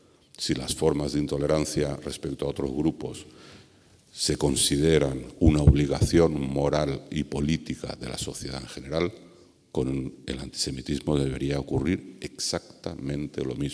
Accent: Madrid, Community of Madrid, Spain; Yo soy español de nacimiento, madrileño, y bueno, en algunas etapas de mi vida pues he sido un judío bastante visible

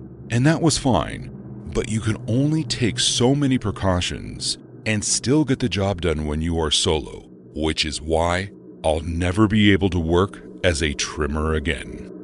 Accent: Chicago, Illinois, United States; Growing up in Chicago, you always hear about shootings, but you never expect to become the victim of one

